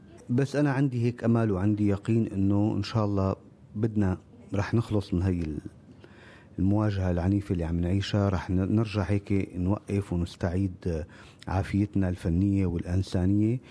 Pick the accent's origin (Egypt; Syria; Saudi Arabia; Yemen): Syria; نحن كلياتنا كسوريين عنا هذا حالة الحنين الوجداني لسوريا